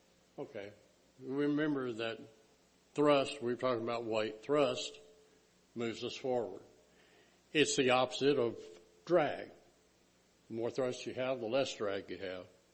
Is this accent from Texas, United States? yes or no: yes; Texas, United States; What can I say? I'm from Texas, so I wanted to put the Cowboys up there